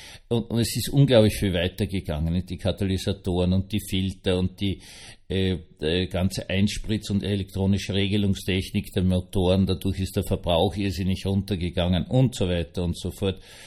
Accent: Vienna, Austria; born or raised there

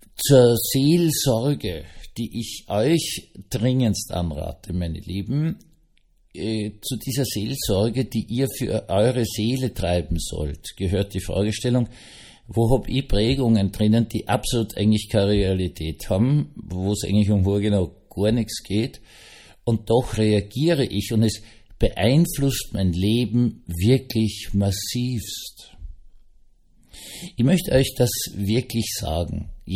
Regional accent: Eastern Austria, Austria; aber man greift als Österreicher und Ostösterreicher doch lieber zur Butter.

